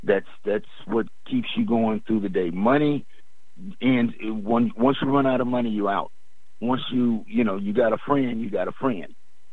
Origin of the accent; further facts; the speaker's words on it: Dallas, Texas, United States; I'm just from Dallas, so it's hard for me to be something.